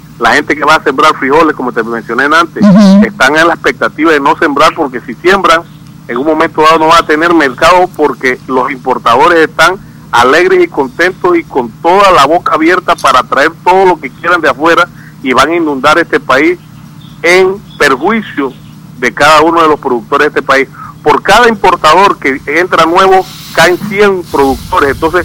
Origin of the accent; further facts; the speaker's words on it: Panama; somos panameños que producimos en este país